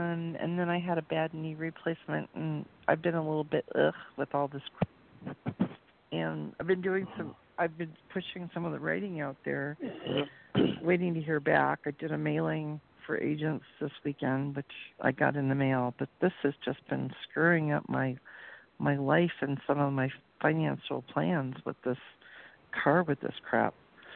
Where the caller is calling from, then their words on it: Las Vegas, Nevada, United States; I'm calling from Vegas.